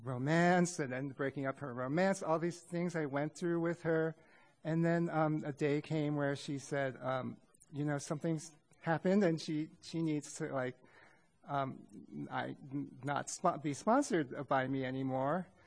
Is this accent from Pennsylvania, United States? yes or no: yes; Philadelphia, Pennsylvania, United States; I'm from Philadelphia, region 7.